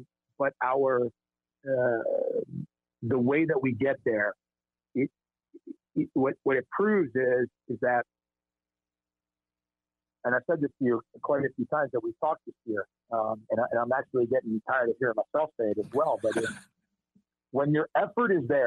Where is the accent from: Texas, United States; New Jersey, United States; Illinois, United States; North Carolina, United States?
New Jersey, United States; I was Eagles. I'm right across the bridge from Philly, about 20 minutes.